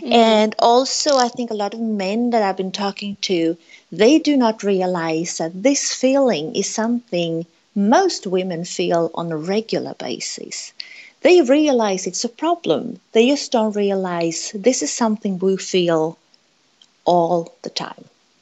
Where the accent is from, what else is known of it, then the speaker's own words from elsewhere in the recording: Sweden; English is a second language; But I'm Swedish, obviously, but as you can hear from my my voice, I'm not English speaking. My mother tongue is not English.